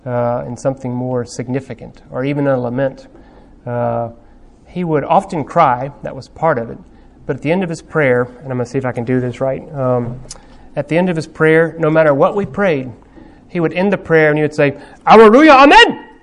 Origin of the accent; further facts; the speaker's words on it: United States; I was an international student since I was from the States and going there in England.